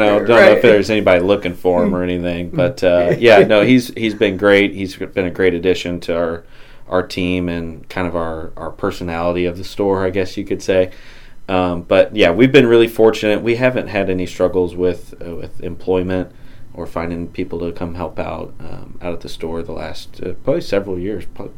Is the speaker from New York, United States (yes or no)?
no; Mexico, Missouri, United States; I was born and raised here in Mexico. I graduated from Mexico High School in 2012